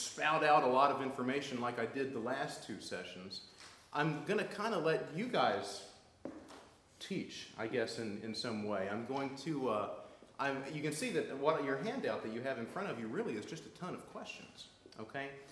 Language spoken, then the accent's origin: English; Atlanta, Georgia, United States; And I'm from Atlanta, and that's not how we do it in Atlanta. But we're kind of learning to fit into small town life out there, and we absolutely love it.